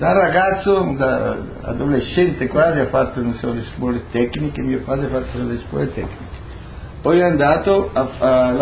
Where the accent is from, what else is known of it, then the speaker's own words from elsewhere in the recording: Rijeka, Primorje-Gorski Kotar County, Croatia; Fiume, io almeno non ho conosciuto nessuno che parlasse un'altra lingua che non l'italiano, il fiumano, il nostro dialetto, tutti